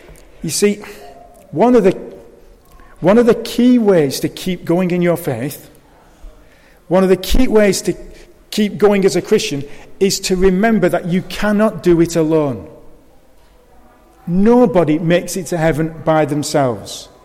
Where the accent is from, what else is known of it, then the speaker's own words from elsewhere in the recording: Blackburn, North West England, United Kingdom; I'm from Blackburn.